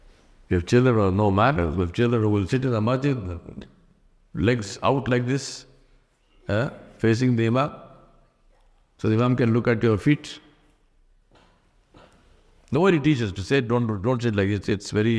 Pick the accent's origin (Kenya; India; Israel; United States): India; Same thing in India, I am from India, same thing in India.